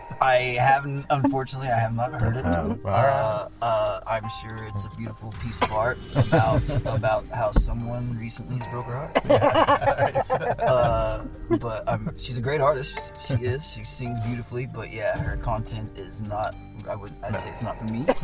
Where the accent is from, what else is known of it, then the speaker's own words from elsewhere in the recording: Middleton, Idaho, United States; So I grew up in Middleton, Idaho, and I was probably the only person out there, I think, that listened to rap music.